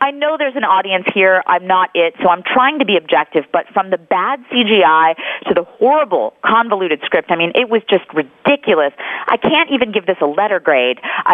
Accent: Waco, Texas, United States; Jesse Plemons, who is from my hometown of Waco

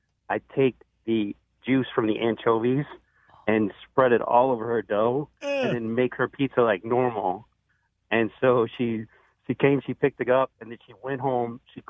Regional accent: Michigan, United States; So I'm from Michigan, and in Michigan, Little Caesars has, like, little play place places

